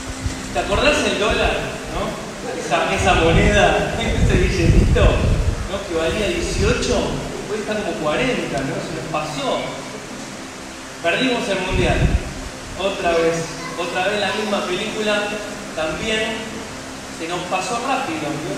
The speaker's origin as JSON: {"language": "Spanish", "country": "Argentina", "said": "Pero bueno, nosotros somos así los argentinos, importamos cultura"}